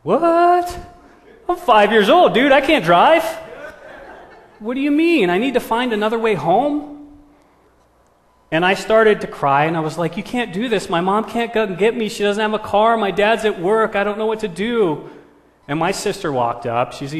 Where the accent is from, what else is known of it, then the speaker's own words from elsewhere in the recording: San Diego, California, United States; born there; also born or lived in Detroit / Memphis / New Orleans / Cape Cod; I was born in San Diego, moved to Detroit, Michigan, from Detroit, Michigan to Memphis, Tennessee